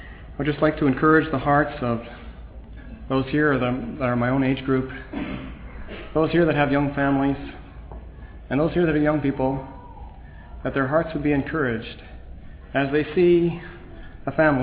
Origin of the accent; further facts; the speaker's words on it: Montreal, Quebec, Canada; also born or lived in Cerrito Ferry; And I'm thankful in growing up in Montreal for my brethren there that saw me in the ditch, half dead.